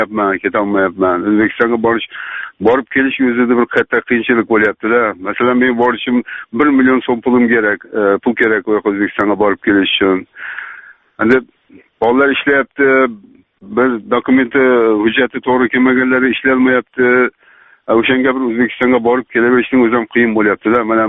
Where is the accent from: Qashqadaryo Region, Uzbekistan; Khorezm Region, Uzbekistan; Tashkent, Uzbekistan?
Khorezm Region, Uzbekistan; Yangibozor; now in Russia; Xorazmdanman. Xorazmda yangi bozordanman. Yangi bozorda, kolxozda. Hamza kolxozda.